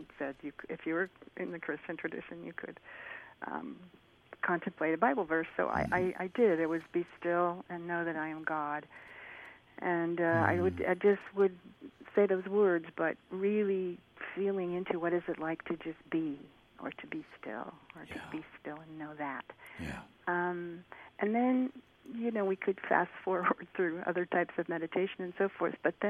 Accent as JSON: {"language": "English", "town": "Indianapolis", "region": "Indiana", "country": "United States", "tie": "born or raised there", "said": "I am. I was born and raised in Indianapolis."}